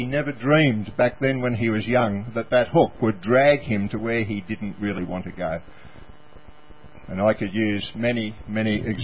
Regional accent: Kerang, Victoria, Australia; You know, I was brought up on the Loddon River in Kerrang. It was all flooded recently.

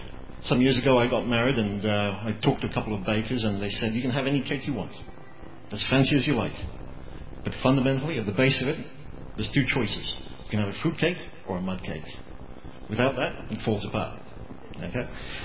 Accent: Australia; Do I see myself as an Australian first and Christian second?

